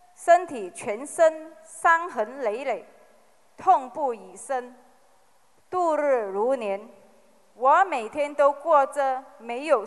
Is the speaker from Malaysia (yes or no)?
yes; Malaysia; 我是来自马来西亚的